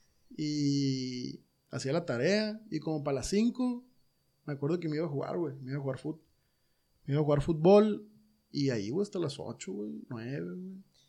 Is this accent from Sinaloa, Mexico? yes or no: yes; Culiacán, Sinaloa, Mexico; yo aquí en Culiacán, ni modo que no conozcan la colonia esta, güey. Yo soy originario de Barranco, carnal.